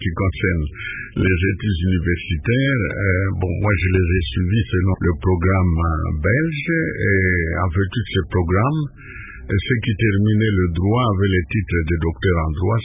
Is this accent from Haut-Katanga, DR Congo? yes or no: yes; Sakania, Haut-Katanga, DR Congo; moi je suis de Sakania, j'ai fait l'école maternelle chez les sœurs de Marie Auxiliatrice, et après cela, je suis allé à l'école primaire, toujours chez les Salésiens